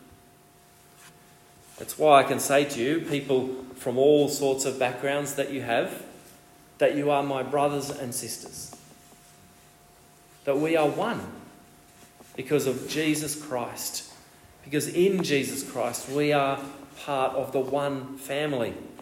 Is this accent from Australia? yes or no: yes; Australia; Oh, I'm an Aussie too. Where are you from? Where do you live? We get this immediate bond, don't we, with someone who is a fellow citizen. We come from the same country.